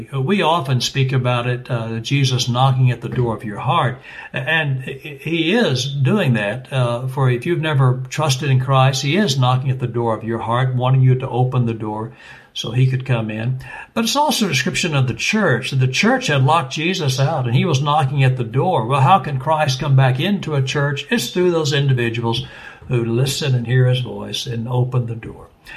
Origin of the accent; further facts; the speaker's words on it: Dallas, Texas, United States; My home pastor, I grew up in First Baptist Church of Dallas, Texas